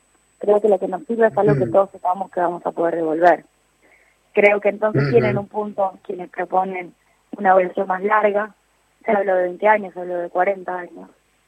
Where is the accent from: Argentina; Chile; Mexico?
Argentina; digo, como argentinos.